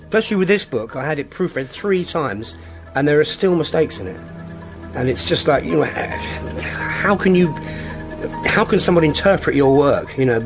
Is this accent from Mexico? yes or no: no; London, United Kingdom; because I grew up in South London, there was about 40 kids in one class.